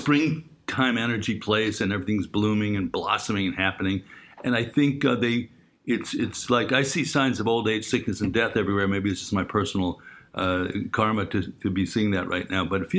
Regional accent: New York, United States; now in Los Angeles, United States; I remember going, I grew up in New York and going to somebody's house and they have avocados and lemons growing in their backyard

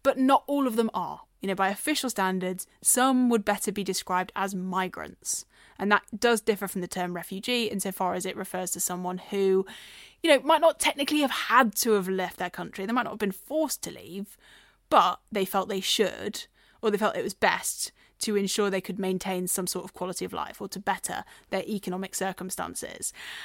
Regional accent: United Kingdom; I'm a British person. I'm proud to be.

